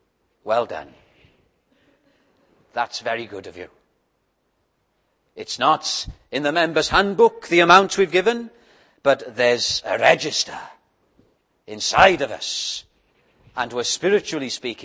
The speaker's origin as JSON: {"language": "English", "country": "United Kingdom", "said": "It's part of our nature as British people to be reticent, not to boast."}